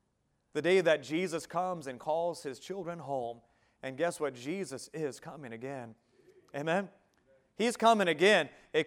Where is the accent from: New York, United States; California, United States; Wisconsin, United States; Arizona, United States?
California, United States; Westminster; born there; I was born on August 7th, 1983 in Westminster, California … the day that God brought me into this world.